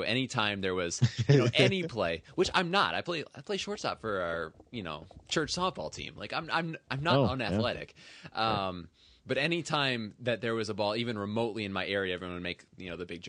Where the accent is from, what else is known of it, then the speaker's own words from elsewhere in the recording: Ann Arbor, Michigan, United States; born there; I'm a big Michigan fan. I was born in Ann Arbor.